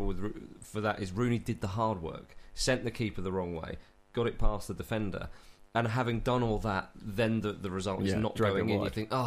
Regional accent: England, United Kingdom; Well, I'm so glad that the performance was good, obviously, as an Englishman.

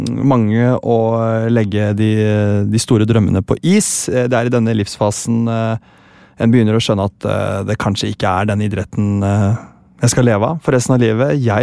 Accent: Sandefjord, Vestfold, Norway; Jeg er fra Sandefjord

